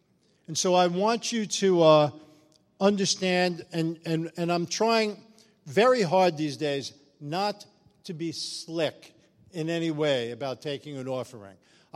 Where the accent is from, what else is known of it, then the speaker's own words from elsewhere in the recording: Brooklyn, New York, United States; I'm from New York myself, from Brooklyn, not from Queens, not from Long Island.